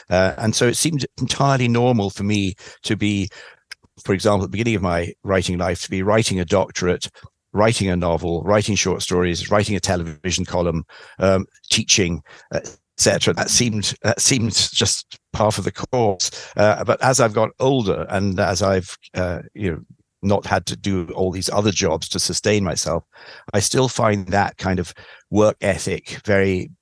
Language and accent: English; Ghana; I was born in Ghana, which was then a British colony called the Gold Coast.